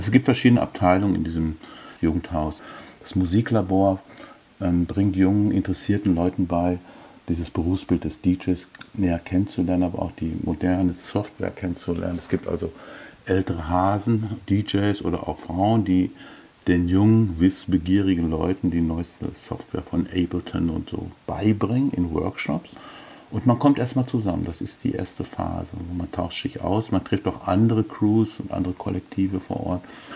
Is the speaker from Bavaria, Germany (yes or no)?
no; North Rhine-Westphalia, Germany; ich bin ja ein etwas älteres Semester, ich komme aus Westfalen eigentlich